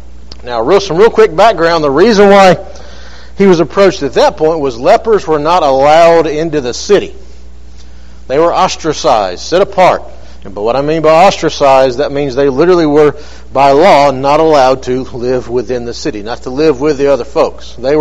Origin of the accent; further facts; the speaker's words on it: Hazel Green, Alabama, United States; Born and raised in Hazel Green, Alabama, so I'm local. Went to Hazel Green High School.